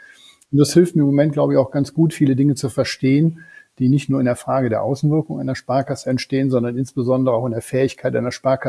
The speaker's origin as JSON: {"language": "German", "region": "Rhineland", "country": "Germany", "tie": "born there", "said": "Rheinländer im tiefsten Herzen, gehen wir mal jetzt ehrlich zu."}